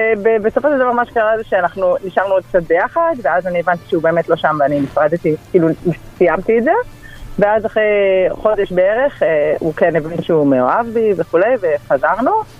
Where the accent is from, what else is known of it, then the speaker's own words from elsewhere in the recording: Kfar Saba, Central District, Israel; אנחנו מכפר סבא ועוד השרון